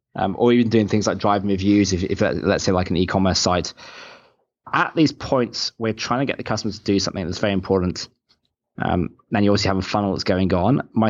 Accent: England, United Kingdom; now in Australia; Like I'm English myself

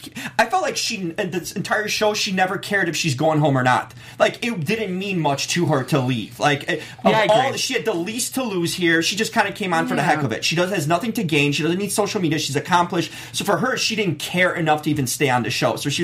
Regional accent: Chicago, Illinois, United States; I'm from Chicago. I love my people, but not

